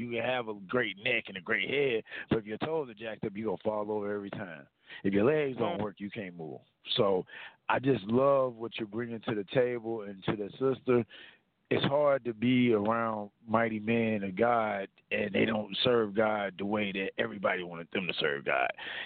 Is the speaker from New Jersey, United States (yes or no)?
no; Cleveland, Ohio, United States; born there; I was born in Cleveland.